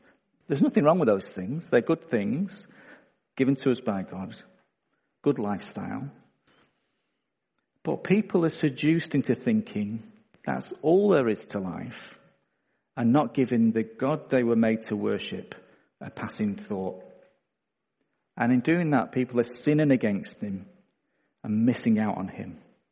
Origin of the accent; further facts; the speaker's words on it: Manchester, North West England, United Kingdom; in the church I grew up back in Manchester